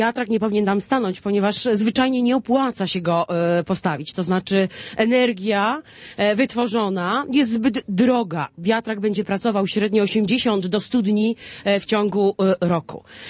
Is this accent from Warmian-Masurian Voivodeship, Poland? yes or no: no; Lower Silesian Voivodeship, Poland; dlatego, że ja pochodzę z Dolnego Śląska, z okręgu Wałbrzyskiego